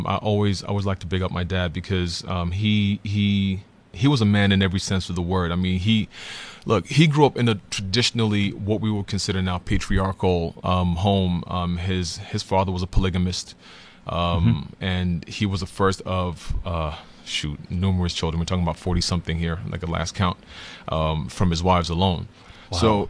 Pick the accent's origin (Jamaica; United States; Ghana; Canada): Ghana; moved away as an adult; now in South Africa; Originally, I'm from Ghana, but I've lived in SA for going on 31, 32 years now.